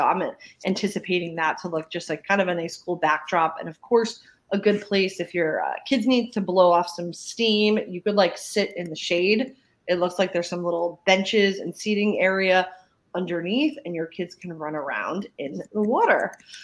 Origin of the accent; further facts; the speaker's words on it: Northeast, United States; I grew up in the Northeast where Pennsylvania Dutch country was right there with the best pretzels in the world.